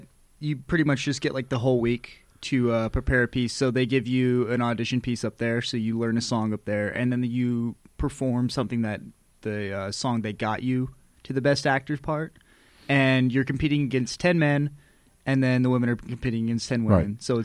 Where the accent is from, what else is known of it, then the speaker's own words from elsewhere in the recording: Las Cruces, New Mexico, United States; I am originally from Cruces, yes, sir.